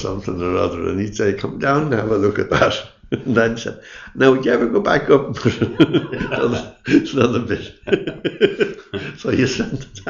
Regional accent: Dublin, Leinster, Ireland; accent: Dublin; I don't hear my accent as a Dublin accent very much, but when I hear it on a record, I hear the Dublin accent in it.

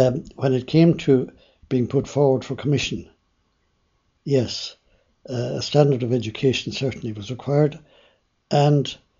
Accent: Templemore, Tipperary, Ireland; I grew up in Templemore in County Tipperary.

